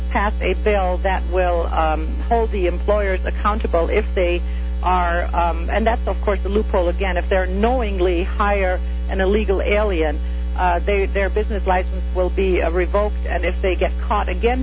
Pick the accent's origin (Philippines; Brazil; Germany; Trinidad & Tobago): Germany; moved away as an adult; now in United States; I was born and raised in Germany, and I took the time to become a very proud citizen of the United States.